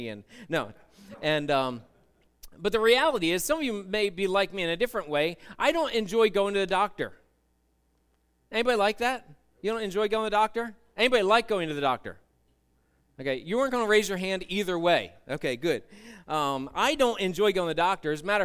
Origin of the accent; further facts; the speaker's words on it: Phoenixville, Pennsylvania, United States; when I was growing up in Phoenixville, this is where I spent my elementary and middle school years, we were on Griffin Street